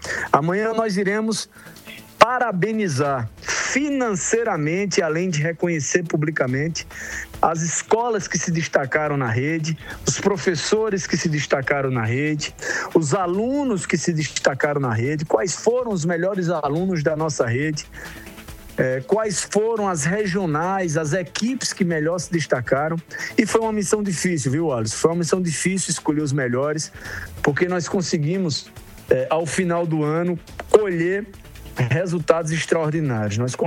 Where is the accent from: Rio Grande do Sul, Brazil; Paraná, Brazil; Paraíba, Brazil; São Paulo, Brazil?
Paraíba, Brazil; como paraibano, como apaixonado pela educação